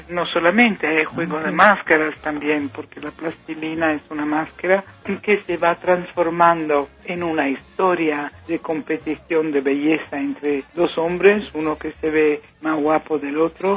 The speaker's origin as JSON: {"language": "Spanish", "town": "Rome", "region": "Lazio", "country": "Italy", "tie": "born or raised there", "moved": "as an adult", "lives_now": "Switzerland", "said": "Pero nací en Gringolandia, crecí en Roma, Italia. Me emigré, como mucha gente, con 20 años a París y después encontré estos 2 suizos y después llegué en Suiza"}